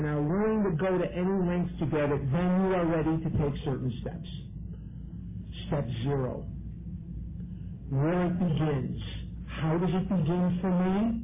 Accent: Chicago, Illinois, United States; I'm born and raised in Chicago

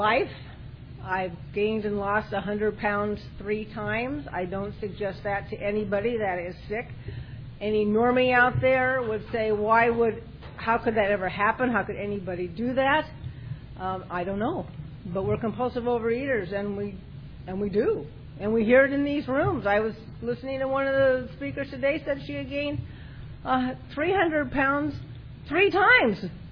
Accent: Torrance, California, United States; I'm from Torrance.

